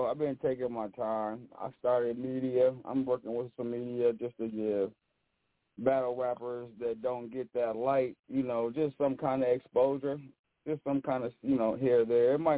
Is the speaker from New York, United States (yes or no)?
no; Oakland, California, United States; Like, I'm from Oakland. I'm from the Bay Area, San Francisco, Oakland, you know, California.